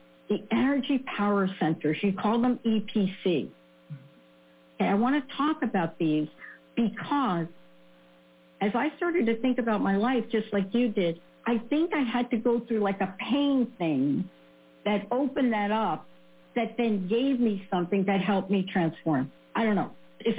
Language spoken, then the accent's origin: English; East Coast, United States; Yes, exactly. I'm from the East Coast.